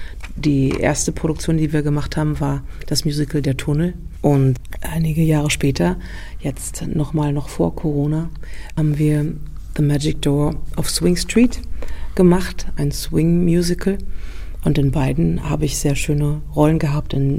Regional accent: Berlin, Germany; also born or lived in Vienna; ich bin in der vierten Generation Berlinerin. Meine Urgroßeltern waren schon in Berlin. Ich bin aufgewachsen in Berlin zur Schule gegangen. Bin allerdings nach Wien zur Ausbildung sozusagen nach Österreich gegangen.

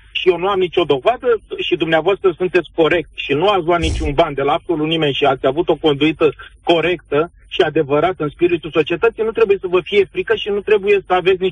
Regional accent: Romania; Și dumneavoastră sunteți români și noi suntem români care gândim și care dorim o anumită schimbare.

